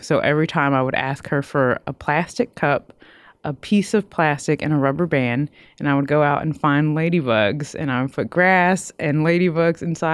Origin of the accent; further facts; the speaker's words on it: Austin, Texas, United States; So I'm originally from Austin, Texas. So grew up sort of with a lot of green around me.